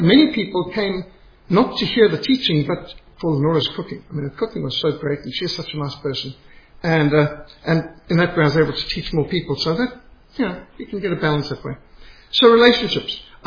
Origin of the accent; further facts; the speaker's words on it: Zimbabwe; I was brought up in Rhodesia. We were sanctioned.